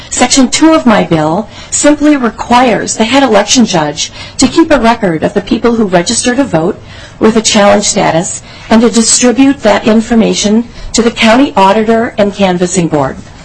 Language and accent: English; Wisconsin, United States; The process is modeled after Wisconsin, my home state.